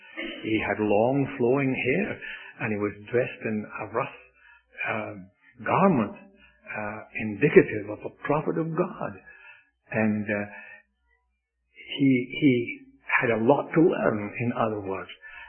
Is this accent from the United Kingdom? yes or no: yes; Scotland, United Kingdom; When I was growing up in Scotland, we heard a lot about this word.